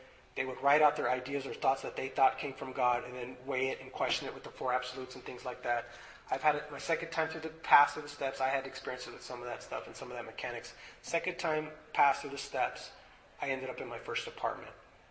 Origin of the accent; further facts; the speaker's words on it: Los Angeles, California, United States; like I said, I grew up in Los Angeles, gang culture is part of it.